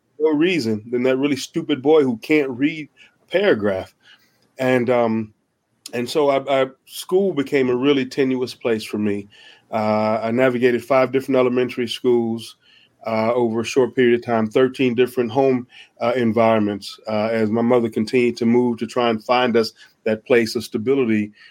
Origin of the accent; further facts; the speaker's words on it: Atlanta, Georgia, United States; And, you know, I grew up in Atlanta, Georgia, and the surrounding area, East Point College Park